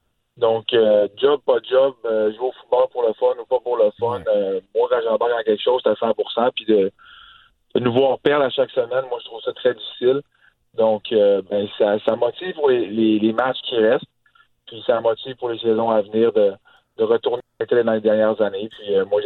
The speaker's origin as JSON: {"language": "French", "town": "Montreal", "region": "Quebec", "country": "Canada", "tie": "born or raised there", "said": "Je te dirais que j'ai grandi à Montréal dans les grandes années de l'Ouest."}